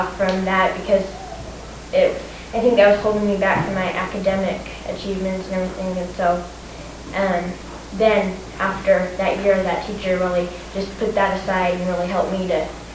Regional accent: Port Angeles, Washington, United States; I'm from Port Angeles, Washington.

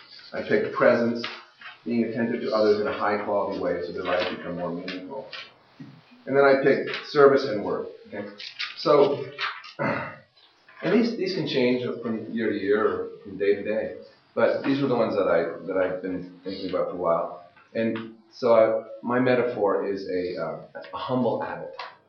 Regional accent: Canada; I'm a parent, I'm a professor, I'm a member of a church, I'm a Canadian.

